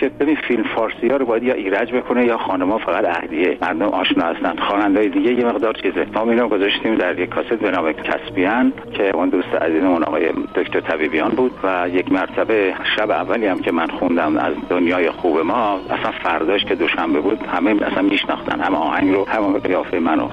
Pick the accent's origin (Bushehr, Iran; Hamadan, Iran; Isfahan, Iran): Isfahan, Iran; مکتب، کودکستان، دبستان، دبیرستان و دانشگاه رو در اصفهان تمام کردم. عزیز بگم اصفهانی نیستم؟